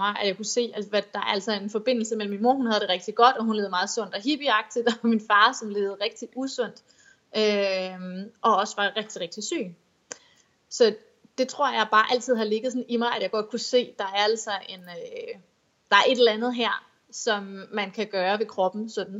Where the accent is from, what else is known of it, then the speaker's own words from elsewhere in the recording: Varde, Region of Southern Denmark, Denmark; now in Copenhagen, Denmark; Jeg kommer oprindeligt fra Varde, og sådan eksil københavner. Varde i Jylland.